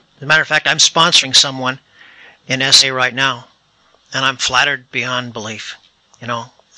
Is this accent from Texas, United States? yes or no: no; Pacifica, California, United States; I'm a sexaholic from Pacifica, California.